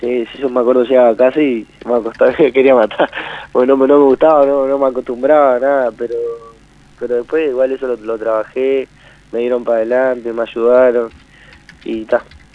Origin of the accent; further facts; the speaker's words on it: Chuy, Rocha, Uruguay; yo vengo de Chuy, vine de un cuadro de allá que se llama San Vicente y llegué aquí en sexta.